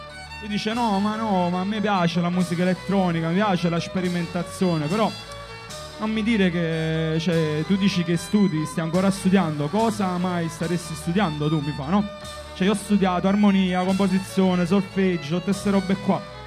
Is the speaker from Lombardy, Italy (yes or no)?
no; Naples, Campania, Italy; noi che veniamo dalla Saitella, cioè dai luoghi un po' così come il Bronx di Napoli